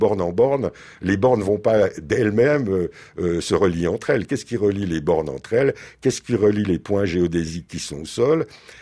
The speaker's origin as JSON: {"language": "French", "country": "Switzerland", "said": "Si vous allez dans la campagne, chez nous en Suisse"}